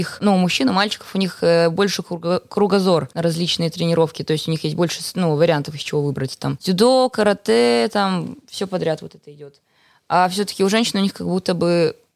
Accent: Estonia; Вот я из Эстонии там была одна.

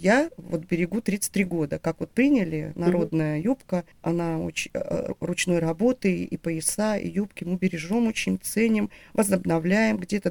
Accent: Ukraine; я вообще сама с Украины

